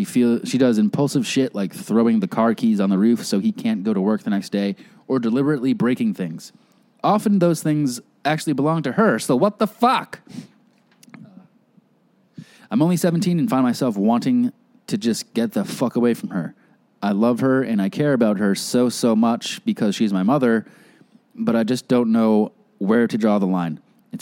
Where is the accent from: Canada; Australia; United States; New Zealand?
Australia; I'm from Australia.